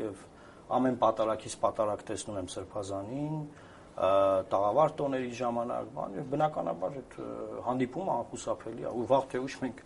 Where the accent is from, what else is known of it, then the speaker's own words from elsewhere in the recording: Vanadzor, Lori, Armenia; ես Վանաձորում եմ մեծացել, այն եկեղեցիները, որոնք Վանաձորում կան, ես այդ եկեղեցիներում եմ աղոթում